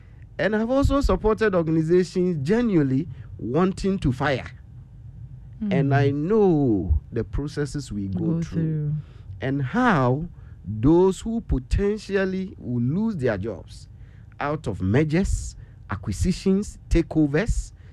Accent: Asante Mampong, Ashanti, Ghana; Where do I come from? I come from Asante Mampong or Edinyatunzu Ejabubinch River. So I must have one there.

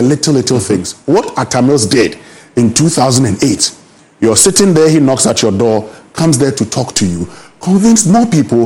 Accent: Ho, Volta, Ghana; When I was a young boy growing up in Ho, I went to Jerry Rawlings' rally to see him.

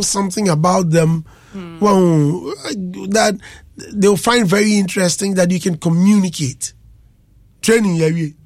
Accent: Ghana; I said, I'm from Ghana.

